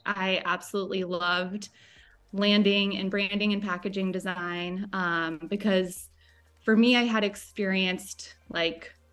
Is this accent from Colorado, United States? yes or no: yes; Boulder, Colorado, United States; I grew up in Boulder, Colorado.